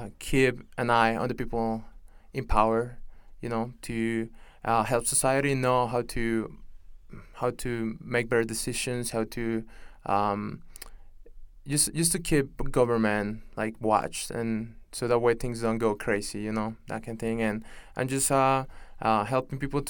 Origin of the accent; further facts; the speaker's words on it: Nicaragua; growing up in Nicaragua.